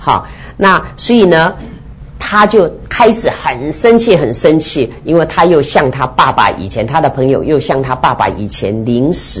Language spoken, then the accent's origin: Chinese; China; 这个就是我们中国人的礼教